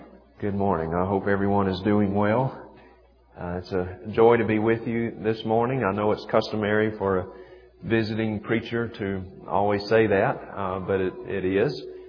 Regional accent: Mississippi, United States; I'm from Mississippi, and we don't have a lot of mountains in Mississippi, so this is really a beautiful area.

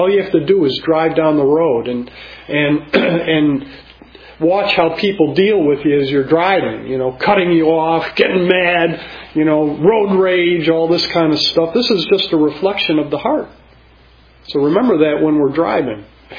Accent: Illinois, United States; I grew up in Illinois, and they warned me about the coldness of the Northeast

